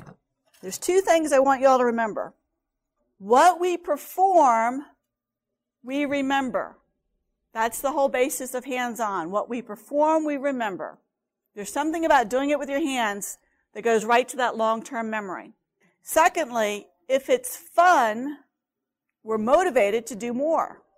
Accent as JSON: {"language": "English", "region": "Florida", "country": "United States", "tie": "born or raised there", "said": "Now, I grew up in Florida, so it's not that odd."}